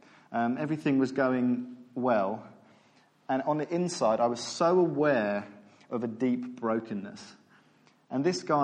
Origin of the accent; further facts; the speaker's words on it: Godalming, South East England, United Kingdom; now in Basingstoke, United Kingdom; I grew up in Godalming, and then I met my wife and we moved to Woking, and now I'm in Basingstoke.